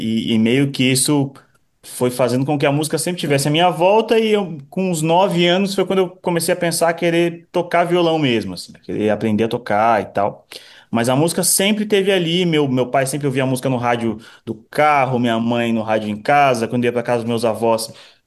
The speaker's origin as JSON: {"language": "Portuguese", "town": "Osasco", "region": "São Paulo", "country": "Brazil", "said": "Não, na verdade eu sou de Osasco, São Paulo."}